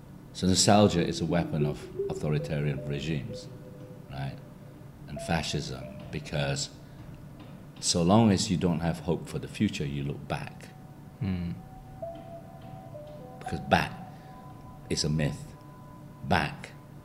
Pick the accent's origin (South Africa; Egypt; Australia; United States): Egypt; I grew up in Egypt. I remember, you know, I was playing football in Segambut. I was 3 or 4, I mean, before we moved out.